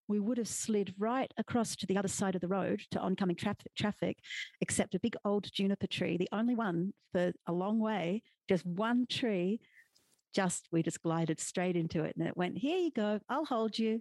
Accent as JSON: {"language": "English", "country": "Australia", "lives_now": "Las Vegas, United States", "said": "I'm originally from Australia, now living in Las Vegas, New Mexico."}